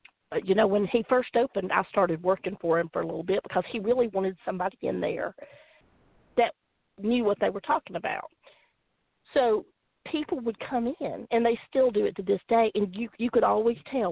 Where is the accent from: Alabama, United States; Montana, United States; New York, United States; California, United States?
Alabama, United States; I will say, I'm originally from Alabama, so I already get made fun of.